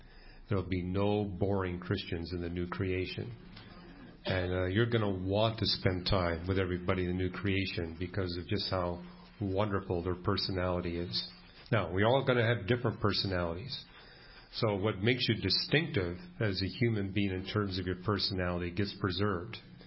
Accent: British Columbia, Canada; where I grew up in British Columbia, the Vancouver airport, there is no place on Sea Island that's more than 2 feet above sea level.

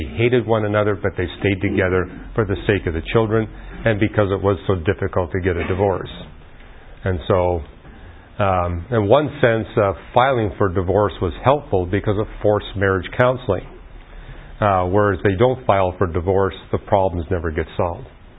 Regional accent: Canada; when I was a child growing up in Canada, divorce was not easy.

